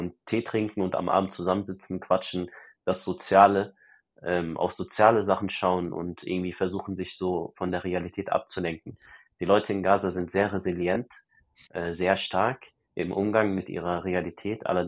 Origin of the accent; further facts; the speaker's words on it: Germany; Ich komme aus Deutschland, verdammt, ihr wisst, dass wir in Deutschland mehr verdienen.